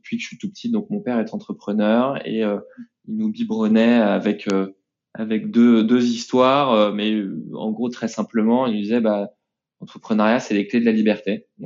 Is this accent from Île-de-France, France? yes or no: no; Nantes, Pays de la Loire, France; born or raised there